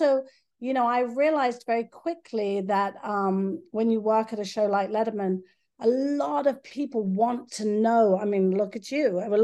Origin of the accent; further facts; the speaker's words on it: Malaysia; I had an interesting childhood growing up in the Far East because my father worked with one of the royal families in Malaysia.